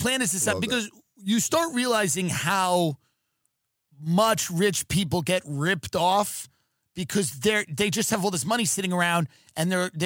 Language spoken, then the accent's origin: English; Long Island, New York, United States; because I grew in, growing up in Long Island as like a Long Island animal.